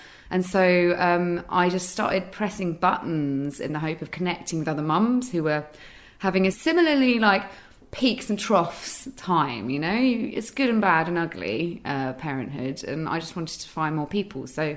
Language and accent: English; United Kingdom; Because you kind of, as a British woman, you just go, I'm so sorry, yes, of course, as you're sitting on the tiny chair.